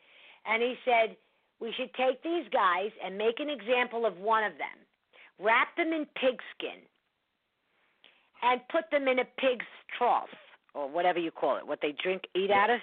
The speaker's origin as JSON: {"language": "English", "town": "New York City", "region": "New York", "country": "United States", "said": "I don't know much about quaint little cities. I come from New York City. So I don't know what goes on in quaint little cities."}